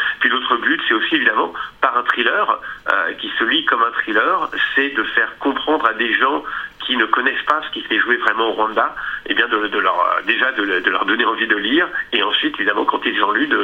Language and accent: French; France; et surtout en tant que Français